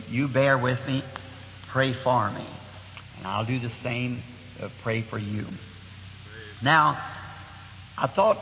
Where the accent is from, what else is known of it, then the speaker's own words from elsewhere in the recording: Ireland; And I have Episcopalian, Presbyterian, formerly background Catholic to my family. I'm Irishman.